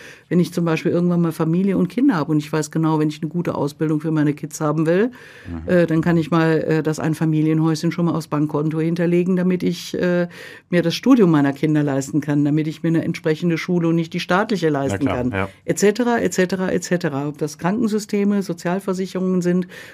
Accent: Aachen, North Rhine-Westphalia, Germany; Jupiter bei mir aus meiner Region, ich komme aus Aachen, das heißt, der Jupiter in Jülich ist direkt um die Ecke.

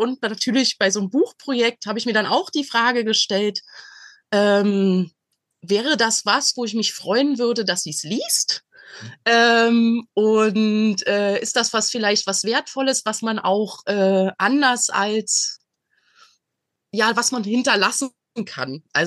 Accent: Berlin, Germany; Ich bin gebürtige Berlinerin. Als die Mauer gefallen ist, war ich noch in der Grundschule, auch im Ostteil der Stadt.

